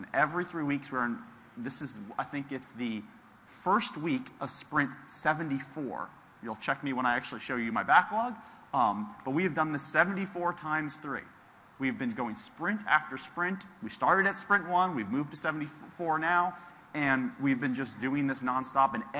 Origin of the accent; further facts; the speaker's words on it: Miami, Florida, United States; now in Seattle, United States; I'm from Miami, Florida, originally. I came to Microsoft right out of college, and I've been there 12 years.